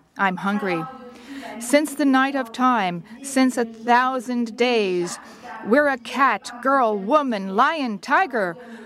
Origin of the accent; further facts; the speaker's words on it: Tunisia; now in Quebec, Canada; I'm from Tunisia originally, and I'm in Quebec now